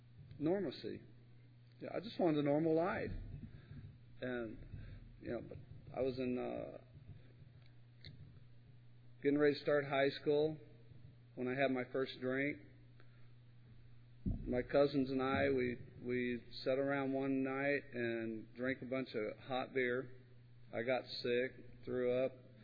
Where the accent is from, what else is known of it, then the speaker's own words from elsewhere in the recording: Kentucky, United States; also born or lived in East Los Angeles; I was born in East L.A. and grew up in Kentucky in a little bitty town. But we had lived in a couple other places.